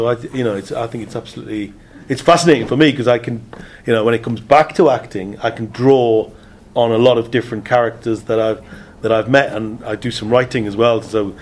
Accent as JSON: {"language": "English", "region": "North East England", "country": "United Kingdom", "said": "I'm a Geordie"}